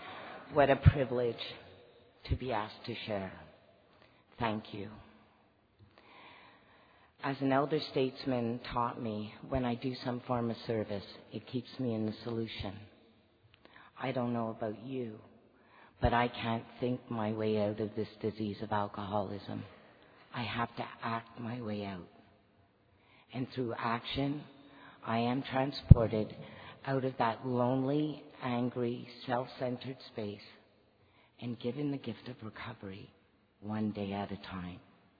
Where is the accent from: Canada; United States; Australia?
Canada; Whitehorse, Yukon; I am an alcoholic. I'm from Area 79, District 52, Whitehorse, Yukon. If you're not sure where that is, our neighbors are Alaska.